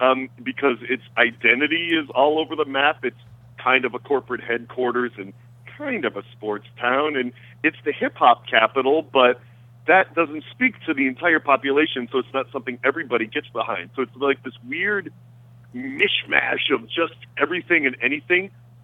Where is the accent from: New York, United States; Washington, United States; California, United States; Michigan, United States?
Michigan, United States; Detroit; Trust me, I grew up in Detroit, so I laugh at it along with you, all of us great Northerners.